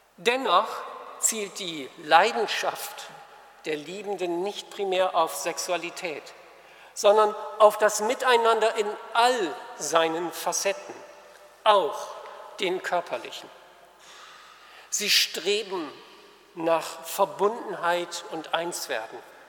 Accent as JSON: {"language": "German", "region": "Northern Germany", "country": "Germany", "said": "bin ich als Norddeutscher hin und her gerissen"}